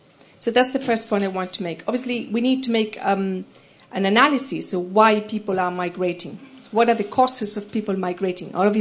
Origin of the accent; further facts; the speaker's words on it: Spain; English is a second language; now in Brussels, Belgium; I am from Spain, so obviously I migrated to Brussels for different reasons.